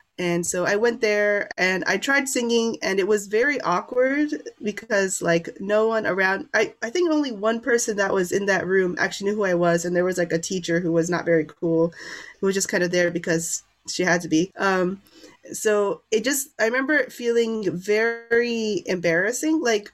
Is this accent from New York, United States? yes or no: yes; New York City, New York, United States; So I grew up in New York City